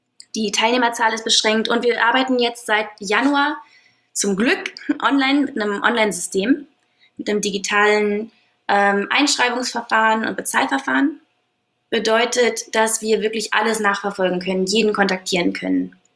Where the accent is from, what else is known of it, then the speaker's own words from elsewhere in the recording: Aachen, North Rhine-Westphalia, Germany; also born or lived in Münster; Dann sind ich und meine Mutter rüber nach Aachen. Ich bin hier zur Schule gegangen, hier aufgewachsen.